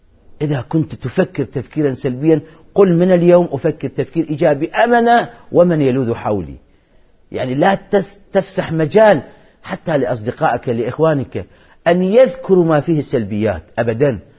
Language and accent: Arabic; Iraq; إخوتي العراقيين أحبتي من بلدتي ووطني. نحن عشنا ردحا من الزمن في ظلم صدام